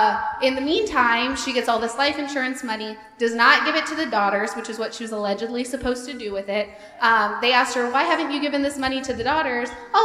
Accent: Sedalia, Missouri, United States; I'm from a little town called Sedalia.

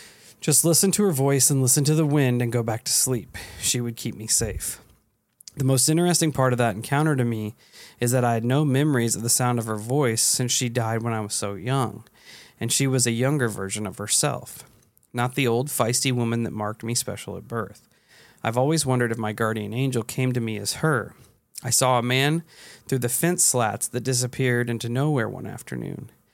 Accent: Oklahoma, United States; from Oklahoma.

